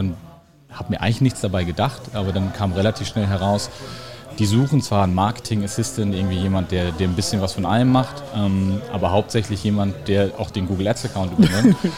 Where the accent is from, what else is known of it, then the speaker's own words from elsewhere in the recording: Flensburg, Schleswig-Holstein, Germany; bei uns in Flensburg, ich komme aus Flensburg, also aus Norddeutschland